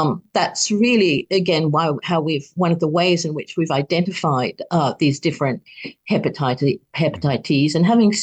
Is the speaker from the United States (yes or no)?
no; Australia; in my home country, Australia, they won't let me.